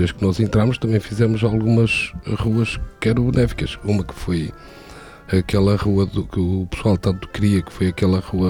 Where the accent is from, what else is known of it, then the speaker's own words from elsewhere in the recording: Oliveira de São Pedro, Portugal; Eu sou natural de Oliveira São Pedro, como você disse, e vivo lá.